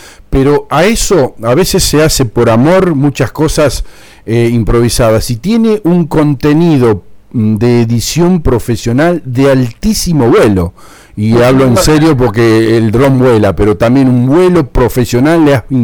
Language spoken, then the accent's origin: Spanish; Zárate, Buenos Aires Province, Argentina; mientras viajaba con los taxistas, ¿de dónde es usted? De Zárate.